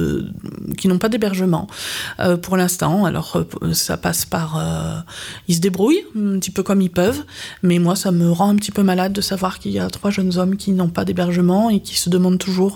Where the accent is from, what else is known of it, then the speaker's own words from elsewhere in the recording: France; sachant que nous, on est français, ils ne vont pas tenir des propos désagréables